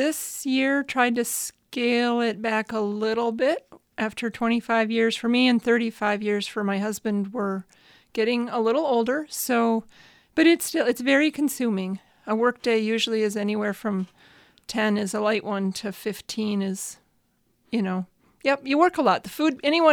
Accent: Michigan, United States; I grew up in the Thumb of Michigan. My parents had a small farm between Caro and Kingston.

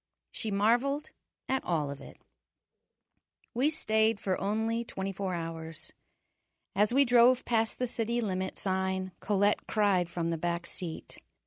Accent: Wichita Falls, Texas, United States; moved away as an adult; now in San Francisco, United States; pretty much all of my memories of my hometown, Wichita Falls, Texas, were negative. I'd fled Wichita Falls in the 1980s, vowing to never return, and with no family living there anymore, I had no obligation to visit.

